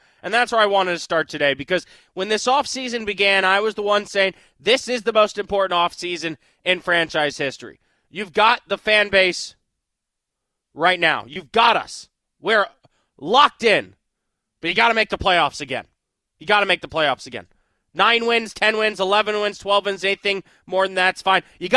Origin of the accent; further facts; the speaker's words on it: Fairfax Station, Virginia, United States; This rivalry means a lot to me because I was born and raised in Fairfax Station to a dad who was from New York that came to D.C. and fell in love with the Redskins in the 80s